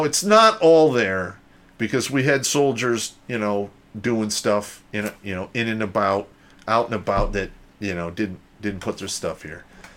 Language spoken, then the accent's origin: English; United States; basically American food, which I'm a fan of since I'm an American.